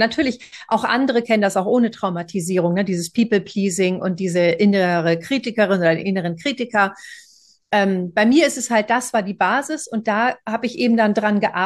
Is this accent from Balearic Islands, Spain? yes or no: no; Seville, Andalusia, Spain; deswegen bin ich nach Spanien ausgewandert, in meine Heimat, Sevilla, und wohne hier jetzt seit 2 Jahren.